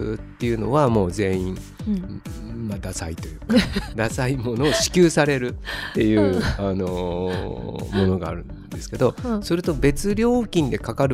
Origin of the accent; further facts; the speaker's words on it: Asakusa, Tokyo, Japan; 私浅草出身ですけど